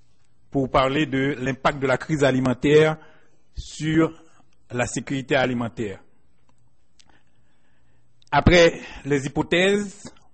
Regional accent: Haiti; En fait, je viens d'Haïti

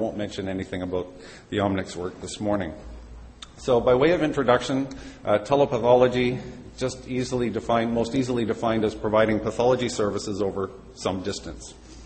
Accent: Toronto, Ontario, Canada; born there; I was born in Toronto, but if it's of any redeeming value, my father grew up in Montreal West on Brock Avenue

